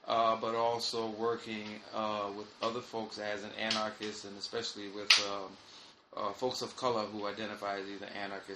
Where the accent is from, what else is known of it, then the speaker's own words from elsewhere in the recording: Plainfield, New Jersey, United States; now in New York, United States; As I said, I'm from Plainfield, New Jersey, but I've been living in New York for the last 20-something years.